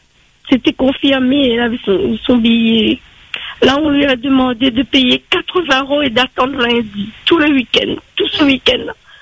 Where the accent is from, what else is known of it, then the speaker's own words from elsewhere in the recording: Réunion, France; Et nous, on est de la Réunion.